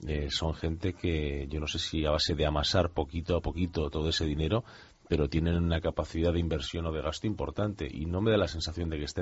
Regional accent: Spain; como muchos españoles

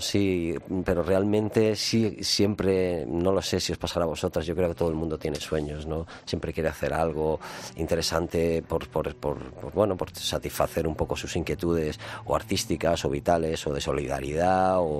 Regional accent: Almería, Andalusia, Spain; moved away; mi entrada en el 86 aquí cuando me vine de Almería a tocar

